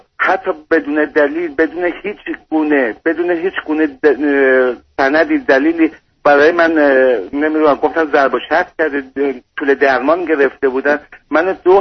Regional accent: Iran; moved away as an adult; now in Europe; من تقریبا سال 2010 از ایران خارج شدم، اومدم اروپا

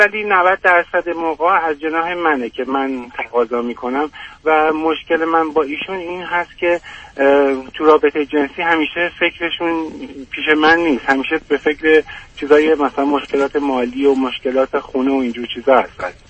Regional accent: Iran; now in Europe; بعد از اینکه من از ایران خارج شدم اومدم کشورهای اروپایی

